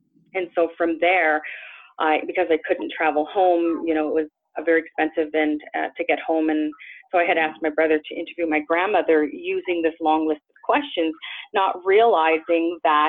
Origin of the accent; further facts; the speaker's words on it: Attawapiskat, Ontario, Canada; I'm from Attawapiskat First Nation.